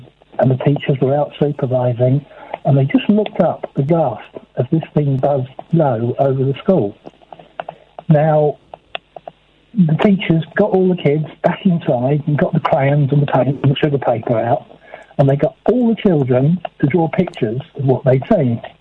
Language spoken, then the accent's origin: English; Luton, East of England, United Kingdom; I'm from Luton, so I know the folklore.